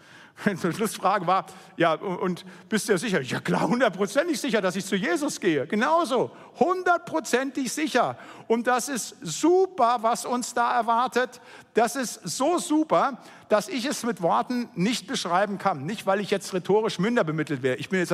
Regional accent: North Rhine-Westphalia, Germany; Da, wo ich herkomme aus dem Siegerland

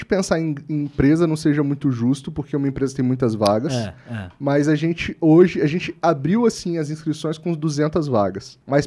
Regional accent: Brazil; eu como brasileiro posso ganhar isso

